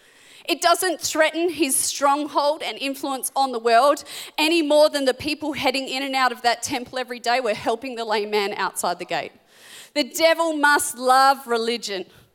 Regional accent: Australia; accent: Aussie; And hearing my Aussie accent, he naturally started to ask some questions, like what I was doing there.

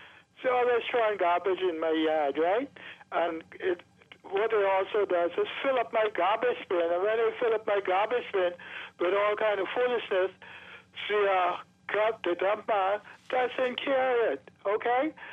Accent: Nassau, New Providence, Bahamas; I grew up in Mason's Addition from a little boy, right? Went to preschool from Mason's Addition

